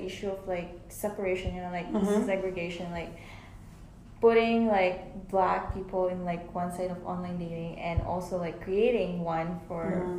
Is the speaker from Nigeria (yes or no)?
no; Philippines; So growing up as a Filipino, because my mom and my dad, they met like back home in just like a very like, you know, like rural, like what do you call it, not rural